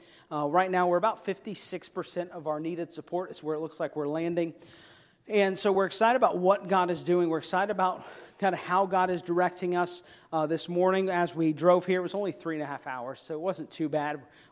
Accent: Atlanta, Georgia, United States; Now, one of the things being originally from Atlanta is that I know how to be disappointed. I grew up in Atlanta as an Atlanta sports fan.

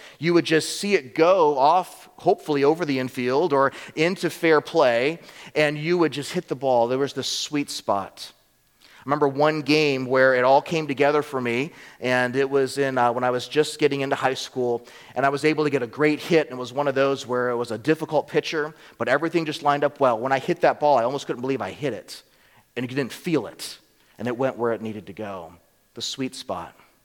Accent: United States; even as a Colombian, I was raised in America, and I didn't get good soccer education.

